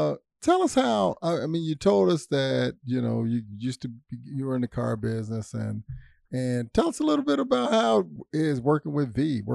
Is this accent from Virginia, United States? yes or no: no; Louisville, Kentucky, United States; I'm from Louisville. So, I'm from Louisville, Kentucky.